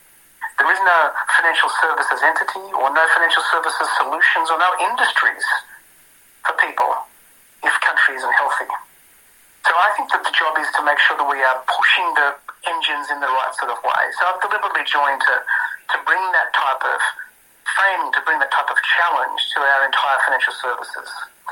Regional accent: Newcastle, New South Wales, Australia; also born or lived in Wollongong; But I grew up in Wollongong country, grew up in Newcastle way. But since those days, I've travelled a long way away, an extra hour and a half down the road to Gadigal way.

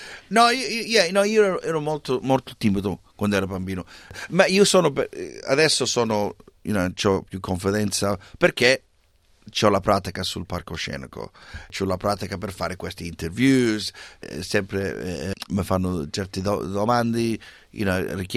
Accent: Sydney, New South Wales, Australia; Io ero nato in Camperdown, a Sydney. È cresciuto più, sai, in Burwood, Strathfield, in a west of Sydney.

